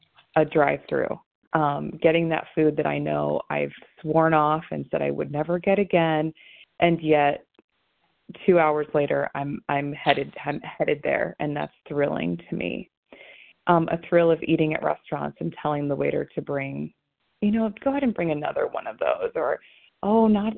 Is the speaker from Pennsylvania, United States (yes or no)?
no; Akron, Ohio, United States; I'm from Akron.